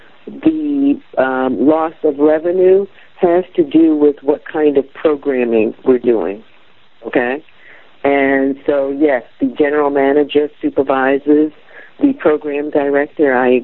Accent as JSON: {"language": "English", "town": "Manhattan", "region": "New York", "country": "United States", "said": "Oh, I'm from Manhattan, and I know how to do it."}